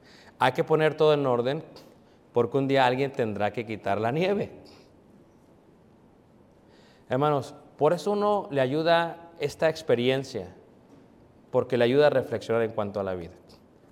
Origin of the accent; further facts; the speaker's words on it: Mexico; now in United States; Yo sí vivo el sueño americano, ¿eh? Porque él es anglosajón, yo soy mexicano y él me corta el césped.